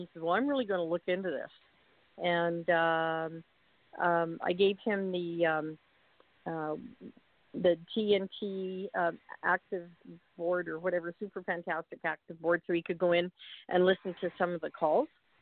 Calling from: Toronto, Ontario, Canada; from Canada. And I was wondering, I know that you have some contacts up in Canada here. I'm up in like the Toronto area.

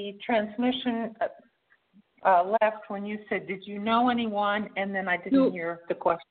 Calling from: Florida, United States

